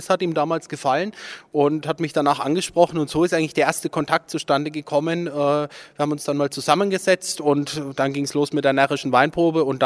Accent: Würzburg, Bavaria, Germany; auf der Landesgartenschau in Würzburg, meine Heimat, da wo ich herkomme.

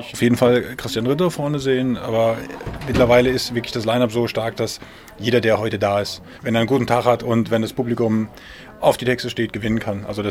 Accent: Nuremberg, Bavaria, Germany; Ich komme aus Nürnberg

